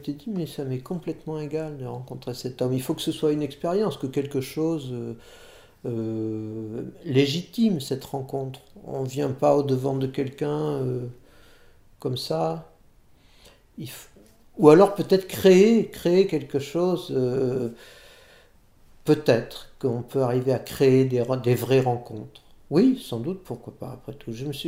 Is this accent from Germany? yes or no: no; Bordeaux, Nouvelle-Aquitaine, France; moi j'ai par exemple j'ai grandi à Bordeaux